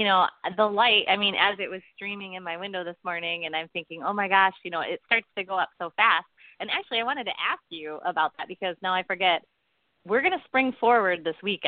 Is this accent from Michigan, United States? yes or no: yes; Michigan, United States; now in Alaska, United States; And I think it's funny, you know, growing up in Michigan, you know, our parents would say, okay, come home when it gets dark.